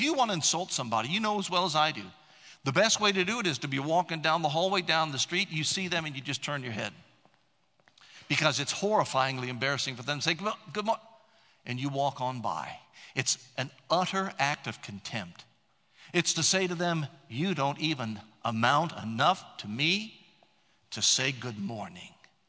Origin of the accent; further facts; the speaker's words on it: Columbus, Ohio, United States; When I grew up in Columbus, Ohio, in the Catholic parish I grew up